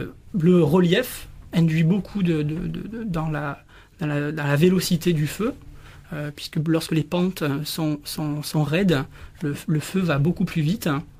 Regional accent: France; Nous, chez nous, en France, on ne connaît pas du tout ces cas-là de mise à feu naturelle.

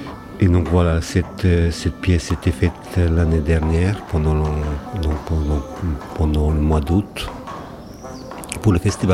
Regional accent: Kanjiža, Vojvodina, Serbia; French is a second language; moved away; Oui, c'est à Kanija, ou à Kanija en hongrois, si vous voulez. C'est ma ville natale en Vojvodine, en Serbie.

